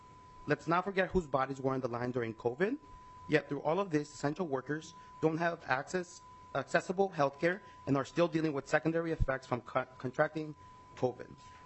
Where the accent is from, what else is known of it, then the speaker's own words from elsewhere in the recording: Rochester, Minnesota, United States; I'm from Rochester, Minnesota.